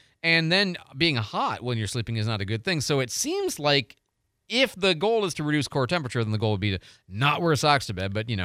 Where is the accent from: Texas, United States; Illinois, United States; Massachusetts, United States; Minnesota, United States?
Illinois, United States; also born or lived in Missouri / Michigan; I'm from Illinois and, you know, Missouri and Michigan. And so originally